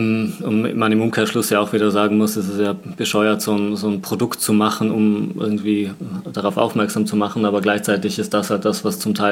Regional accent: Tyrol, Austria; Ich erinnere mich noch in Tirol, wo ich aufgewachsen bin, hatte jemand früher einen Pfau im Garten.

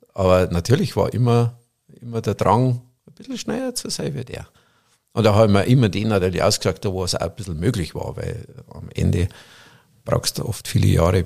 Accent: Bavaria, Germany

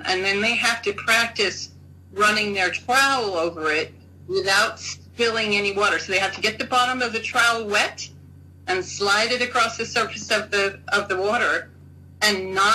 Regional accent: United States; But anyway, I'm an American, so I get to say that.

